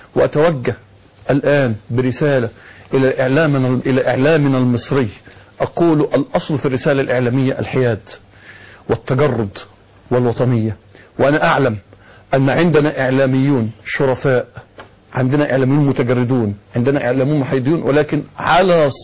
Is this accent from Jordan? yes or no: no; Egypt; بيننا كمصريين